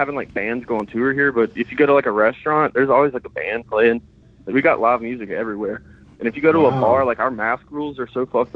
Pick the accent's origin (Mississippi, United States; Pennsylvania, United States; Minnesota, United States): Mississippi, United States; Jackson; now in Hattiesburg, United States; I'm from Jackson, which is, I mean, like 2 hours north. But I'm living in Hattiesburg for school right now.